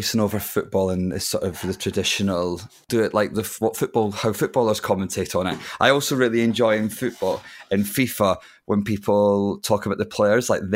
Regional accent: Scotland, United Kingdom; It still absolutely guts me as a Scotsman that David Seaman England shirt is still probably one of the greatest football shirts ever created.

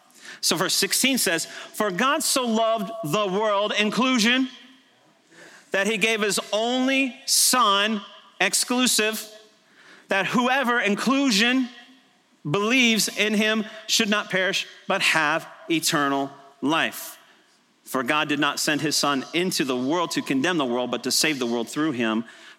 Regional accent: Texas, United States; So it's more than I grew up in Texas, more than I live in the Bible Belt, more than I grew up in church even

